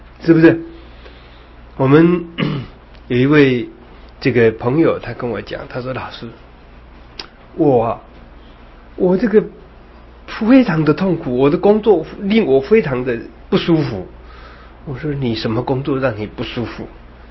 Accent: Yilan County, Taiwan; 我说那句话好像我以为只有我们宜兰人才会才懂的

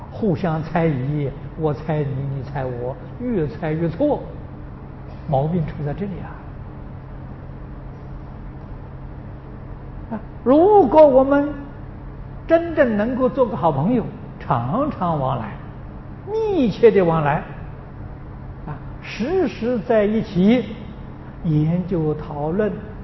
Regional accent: China; 婆罗门教我们中国人称它做印度教，啊，在新加坡大家称它做新度教

